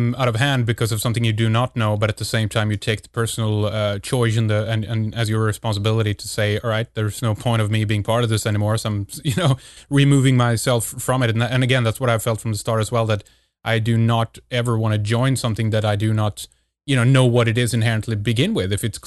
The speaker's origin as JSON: {"language": "English", "country": "Sweden", "said": "I'm from Sweden, so there's about, you know, 7-8 million Swedes."}